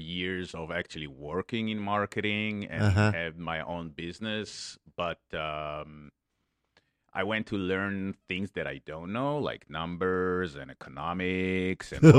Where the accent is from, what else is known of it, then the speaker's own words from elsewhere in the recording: Israel; Yeah, I grew up in Israel. And then, again, since 13, I visited London and Europe a ton.